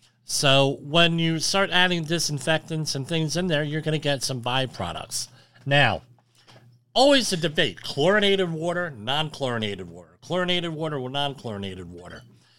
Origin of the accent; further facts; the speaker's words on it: Woodbridge, New Jersey, United States; In my hometown of Woodbridge, they did that.